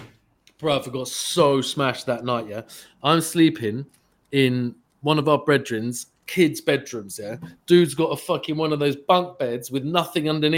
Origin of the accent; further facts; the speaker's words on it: England, United Kingdom; Because I'm just like, oh God, they all know I'm fucking English.